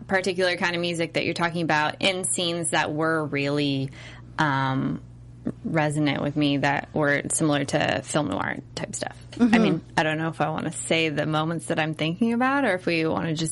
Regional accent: California, United States; Like, I'm from California, so it is less like you're being pulled into another world when it's someplace that you recognize.

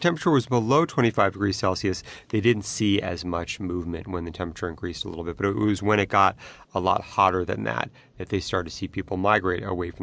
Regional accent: California, United States; born or raised there

